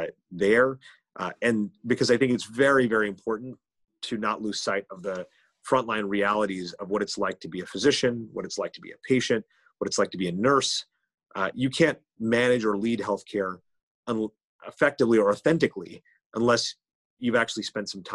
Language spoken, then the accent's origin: English; New Jersey, United States; because it was close to where I grew up in New Jersey.